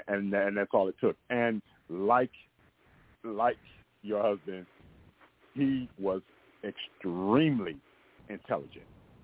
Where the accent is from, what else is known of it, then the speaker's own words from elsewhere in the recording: Oakland, California, United States; I'm from the Bay Area, California, Oakland, California, and so that's why I did a lot of my time.